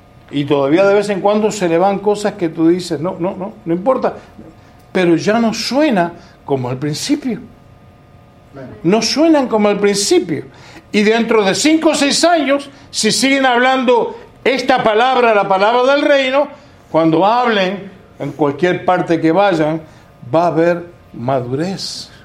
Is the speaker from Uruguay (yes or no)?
yes; Uruguay; born there; ni soy cubano, ni soy puertorriqueño, ni soy mexicano, ni ninguna cosa de esas. Nací en Uruguay, pero soy ciudadano del reino de los cielos.